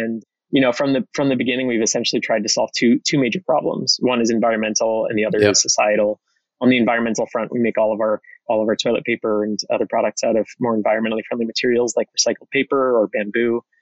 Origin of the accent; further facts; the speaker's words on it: United States; accent: American; as you can tell from my accent, I'm American